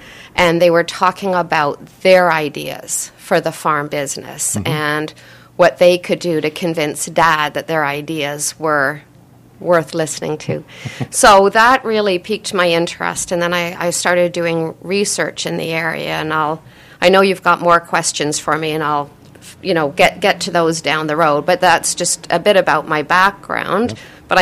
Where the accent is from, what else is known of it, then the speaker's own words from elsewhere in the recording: Burlington, Ontario, Canada; So I grew up in Burlington, Ontario, and I didn't know much about farming or ag